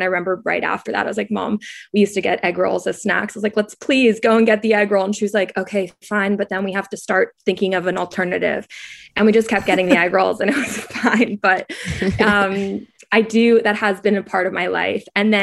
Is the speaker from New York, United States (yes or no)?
yes; New York City, New York, United States; also born or lived in Providence; But I'm from New York City originally, and I went to college at Brown University in Providence, Rhode Island.